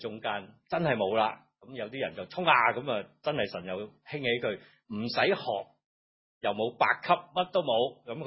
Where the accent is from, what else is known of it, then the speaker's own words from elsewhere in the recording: Guangdong, China; 你知道我哋广东人就广东话咧，就好多说话都可以讲下嘅